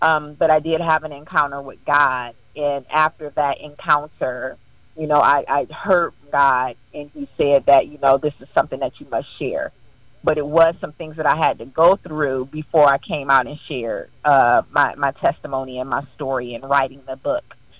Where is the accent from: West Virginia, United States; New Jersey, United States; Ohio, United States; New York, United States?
Ohio, United States; Akron; I am from the hometown. My hometown is Akron, Ohio.